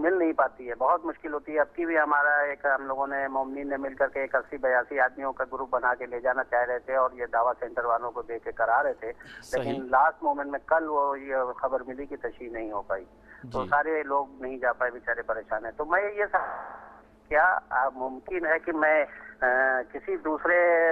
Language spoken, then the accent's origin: Urdu; Lucknow, Uttar Pradesh, India; now in Dammam, Saudi Arabia; میں سعودی عرب سے بول رہا ہوں … ویسے رہنے والا میں لکھنؤ کا ہوں